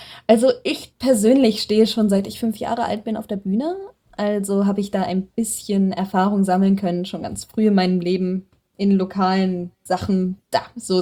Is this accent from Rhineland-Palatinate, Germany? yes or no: yes; Kaiserslautern, Rhineland-Palatinate, Germany; Wir sind die Friseurfamilie in Lautern, also dort, wo ich herkomme gewesen.